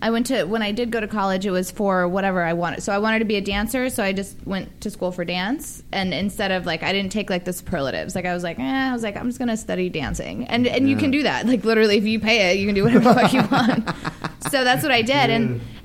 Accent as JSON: {"language": "English", "town": "Las Vegas", "region": "Nevada", "country": "United States", "said": "I'm from Vegas. There's like not really a big art culture there."}